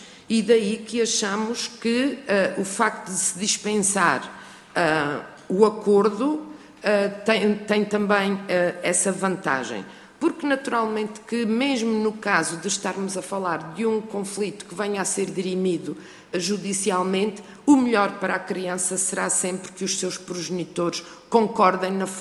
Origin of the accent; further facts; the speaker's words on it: Azores, Portugal; Eu venho de um arquipélago, venho dos Açores